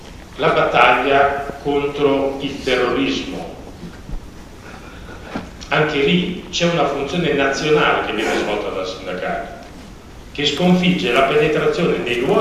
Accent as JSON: {"language": "Italian", "town": "Cremona", "region": "Lombardy", "country": "Italy", "said": "Io sono di Cremona"}